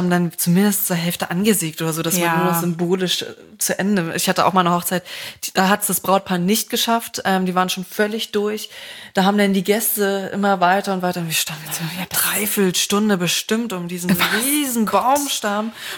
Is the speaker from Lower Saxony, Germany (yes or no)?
no; Berlin, Germany; Ich bin Berliner, genau.